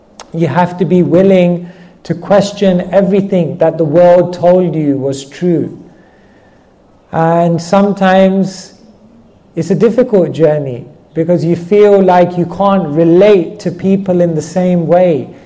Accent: Wembley, London, United Kingdom; obviously, my parents are from India, but I grew up in London, I grew up in Wembley.

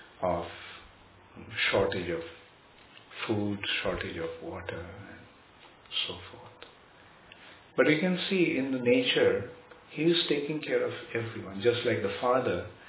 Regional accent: Kolkata, West Bengal, India; English is a second language; Just today, somebody was telling me, in Calcutta there is a lake. I grew up in Calcutta, so that lake was, I never seen any situation where the lake got dry.

